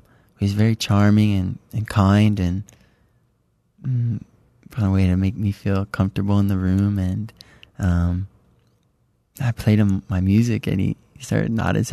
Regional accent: Detroit, Michigan, United States; We met at the end of high school. We're both from Detroit.

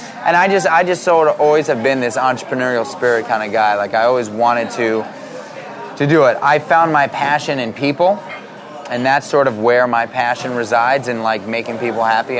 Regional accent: New York City, New York, United States; I was 13, 14 years old growing up in New York City, and there's a lot of people around here

